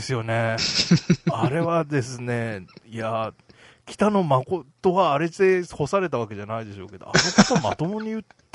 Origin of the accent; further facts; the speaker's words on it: Hiroshima, Japan; まあ僕もねやっぱり広島出身 の、 あの同郷のよしみとしてですね